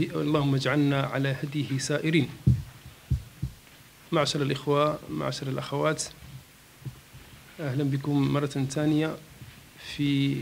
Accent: Morocco; في واقعنا في بلدنا المغرب

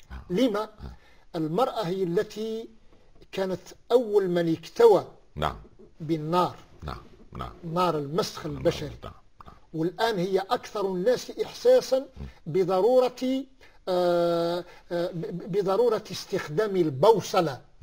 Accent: Algeria; عندنا في الجزائر الناس تتمذهب بالمذهب إمام مالك رضي الله عنه، إمام دار الهجرة.

